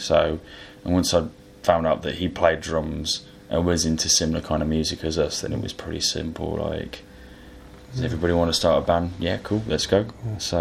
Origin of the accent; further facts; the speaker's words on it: Stourbridge, West Midlands, United Kingdom; We're playing the Claptrap venue in Stourbridge because we're all from Stourbridge.